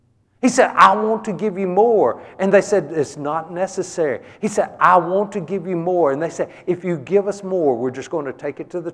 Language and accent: English; Texas, United States; I think he was putting me down when he said I'm from Texas. That didn't sound like a compliment. But he's saying, if God can redeem a sorry Texan, what could he do with someone from this fine state?